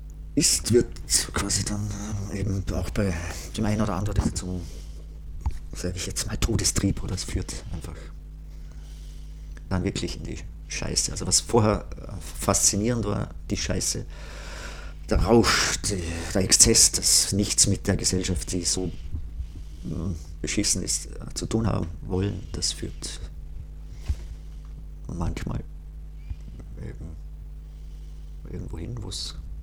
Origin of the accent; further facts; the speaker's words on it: Feldkirch, Vorarlberg, Austria; ich bin aus Feldkirch